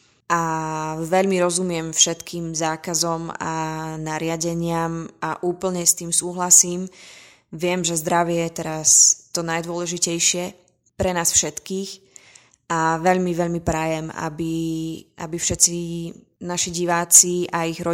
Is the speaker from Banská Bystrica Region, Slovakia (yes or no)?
yes; Banská Bystrica, Banská Bystrica Region, Slovakia; Keďže som vyrastala v Banskej Bystrici, tak som do tohto divadla chodila ešte ako dieťa s mojimi rodičmi